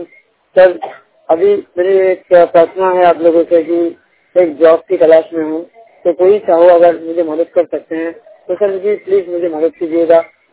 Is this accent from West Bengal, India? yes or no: yes; Kolkata, West Bengal, India; now in Mumbai, India; मैं वेस्ट बंगाल की रहने वाला हूँ, पश्चिम बंगाल मतलब कोलकाता की रहने वाला हूँ, लेकिन फिलहाल के लिए मैं मुंबई में ही रहता हूँ।